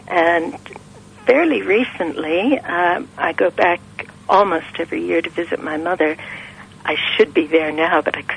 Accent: Detroit, Michigan, United States; moved away; I'm from Detroit

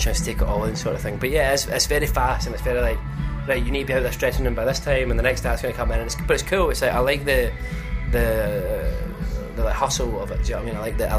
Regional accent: Glasgow, Scotland, United Kingdom; growing up in Glasgow and playing shows there was definitely used for that.

